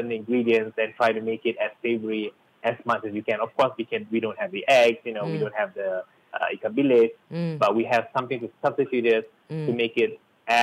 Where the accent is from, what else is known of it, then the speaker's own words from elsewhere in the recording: Malaysia; being Malaysian